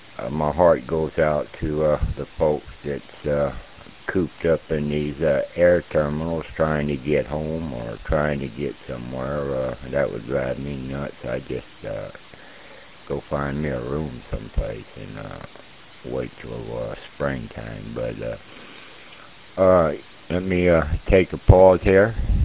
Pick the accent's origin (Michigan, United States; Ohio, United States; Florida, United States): Florida, United States; Florida Keys; But, you know, born and raised in the Keys in Florida, and, well, I have been elsewhere, but winter was pretty good there.